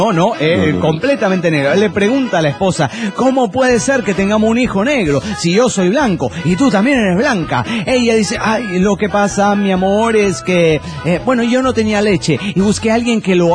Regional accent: Coatzacoalcos, Veracruz, Mexico; de Coatzacoalcos.

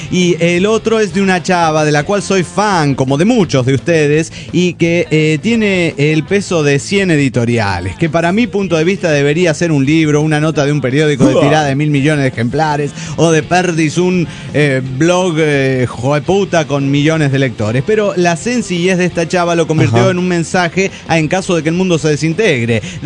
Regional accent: Guadalajara, Jalisco, Mexico; de Guadalajara, Jalisco, México.

